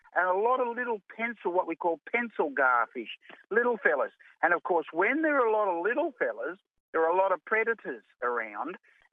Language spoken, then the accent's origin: English; Tweed Heads, New South Wales, Australia; when I was growing up in Tweed Heads.